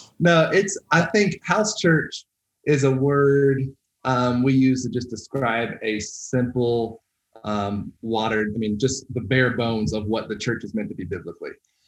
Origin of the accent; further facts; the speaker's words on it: North Carolina, United States; now in Utah, United States; So I've been in Utah, May 12th marked 10 years in Utah. And so we came from North Carolina, the Bible Belt.